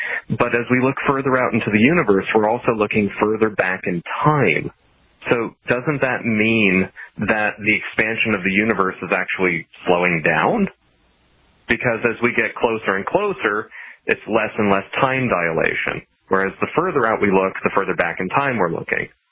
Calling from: Los Angeles, California, United States; I follow you on Twitter. I'm calling from Los Angeles.

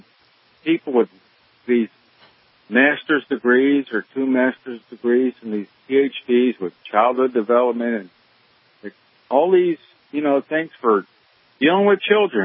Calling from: South Carolina, United States; Okay, now this, you know, I'm calling from South Carolina.

